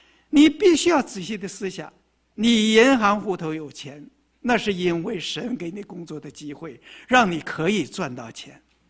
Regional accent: China; 这不就是我们中国人常讲的能者多劳吗？

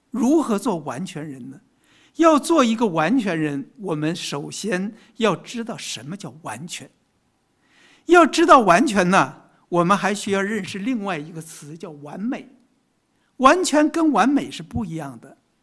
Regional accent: China; 我们中国人有句话说，若要人不知，除非己莫为。

